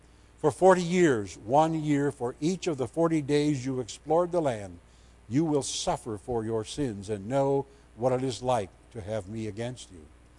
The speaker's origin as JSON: {"language": "English", "region": "Iowa", "country": "United States", "tie": "born or raised there", "said": "I grew up in Northwest Iowa, and Iowa has no pro sports teams"}